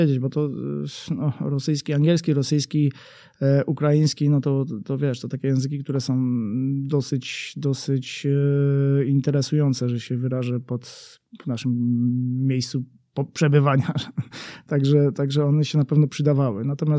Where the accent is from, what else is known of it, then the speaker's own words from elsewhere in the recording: Silesian Voivodeship, Poland; Ja jako, że wychowałem się na Śląsku i większość mojej rodziny to była rodzina górnicza